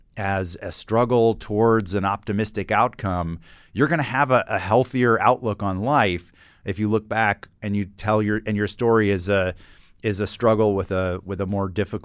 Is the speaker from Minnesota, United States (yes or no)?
no; Atlanta, Georgia, United States; so I grew up in Atlanta, but I went to summer camp up in North Carolina in the mountains.